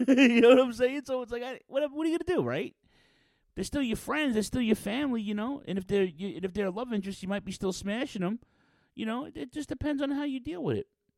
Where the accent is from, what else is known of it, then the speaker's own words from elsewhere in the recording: New York City, New York, United States; Now, I'm from Western Queens, so this is like the eastern part of Queens, right?